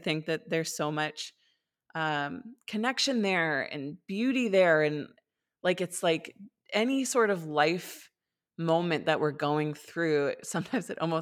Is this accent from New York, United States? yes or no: no; Maine, United States; And I came down from Maine, which like, I know if you're listening to this and you're in the American West and you're used to these like huge mountains, you're probably gonna laugh at me